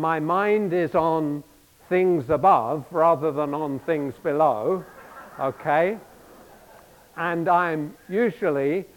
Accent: England, United Kingdom; growing up in England, we're surrounded by nations who drive on the right-hand side of the road.

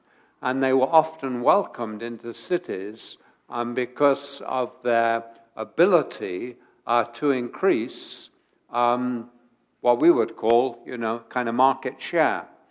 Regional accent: London, United Kingdom; I grew up in London in the days when they used to burn a lot of coal.

